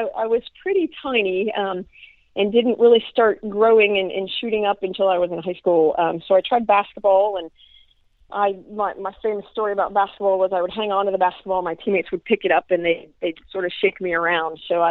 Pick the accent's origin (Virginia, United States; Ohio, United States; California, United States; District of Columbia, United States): Ohio, United States; Canton; I was not aware when I was growing up in Canton that this was going on in the back scene.